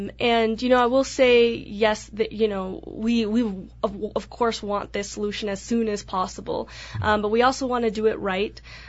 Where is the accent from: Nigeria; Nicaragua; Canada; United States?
Nicaragua; I'm from Nicaragua.